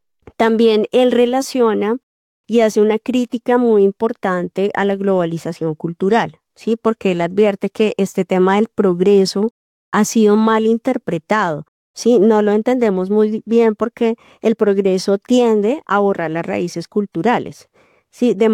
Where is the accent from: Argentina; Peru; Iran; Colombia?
Colombia